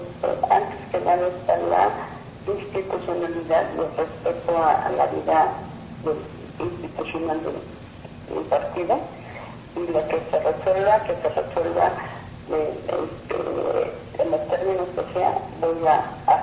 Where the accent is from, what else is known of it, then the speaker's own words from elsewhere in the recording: Tabasco, Mexico; yo soy de Tabasco